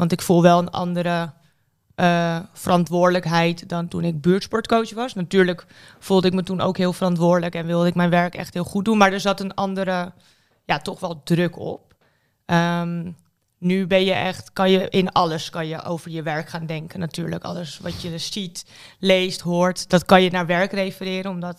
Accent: Diemen, North Holland, Netherlands; also born or lived in Amsterdam; now in Weesp, Netherlands; Geboren in Amsterdam trouwens, in het ziekenhuis. Dus er staat wel Amsterdam op mijn legitimatie. Maar nee, in Diemen echt helemaal opgegroeid.

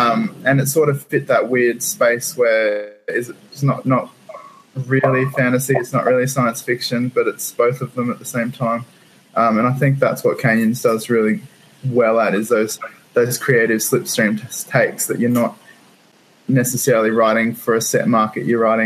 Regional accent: Australia; accent: Australian; my hometown in Australia, hence the ridiculous accent.

